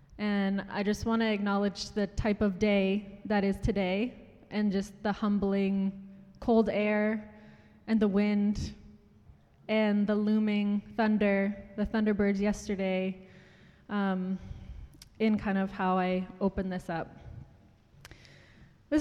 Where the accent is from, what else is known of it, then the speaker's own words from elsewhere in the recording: Ontario, Canada; I'm Anishinaabe from Treaty 3 territory in northwestern Ontario, and I'm also Scottish and Irish on my mother's side.